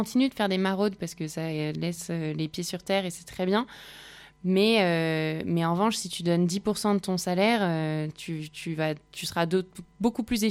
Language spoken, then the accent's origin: French; Île-de-France, France; J'ai grandi en banlieue parisienne, où j'étais dans un collège public